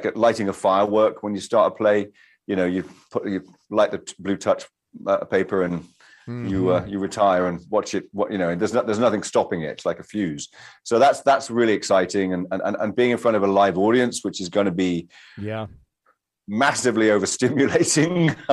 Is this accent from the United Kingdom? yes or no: yes; United Kingdom; I'm British.